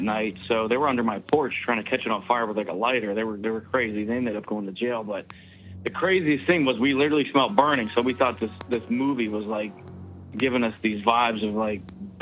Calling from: Pennsylvania, United States; from Pennsylvania.

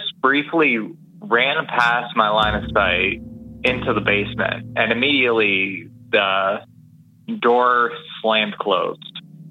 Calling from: Ontario, Canada; I'm up links from Ontario.

